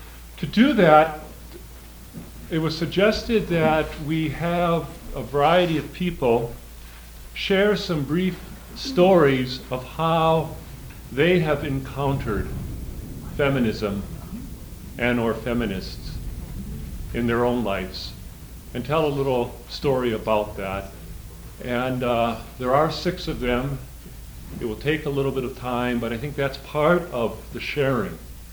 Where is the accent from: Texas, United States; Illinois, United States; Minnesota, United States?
Minnesota, United States; St. Cloud; from St. Cloud and the village philosopher here this week